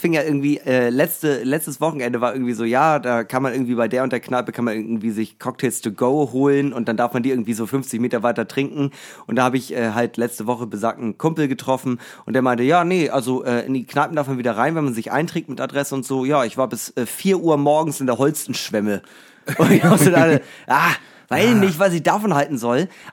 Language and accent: German; Hamburg, Germany; als Hamburger so oder als Leute, die in Hamburg wohnen, habe ich das Gefühl